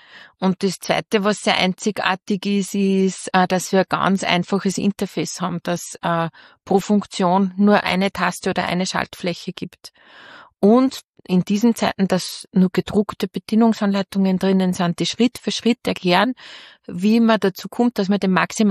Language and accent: German; Upper Austria, Austria; Und ich komme aus Müllviertel und da sagt man, scheiß da nichts, dann fährt da nichts.